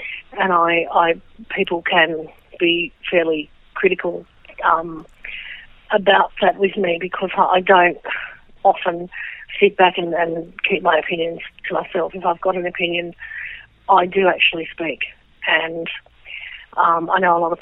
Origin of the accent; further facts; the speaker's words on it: Sydney, New South Wales, Australia; I'm from Sydney originally, born with congenital cataracts, so born totally blind. Went through the special school system up here in Sydney. Integrated into Carlingford High School